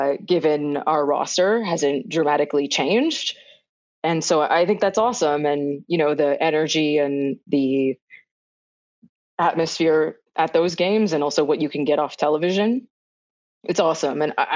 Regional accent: Toronto, Ontario, Canada; I think part of it was also because I grew up in Toronto.

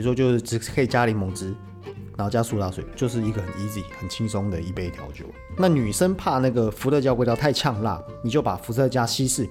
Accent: Taiwan; 其实二砂就是我们台湾人讲的黄砂糖

